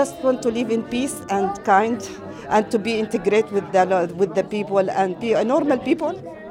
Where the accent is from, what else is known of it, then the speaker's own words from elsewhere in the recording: Syria; English is a second language; moved away; I'm originally from Syria, but I've been here a long time, 26 years.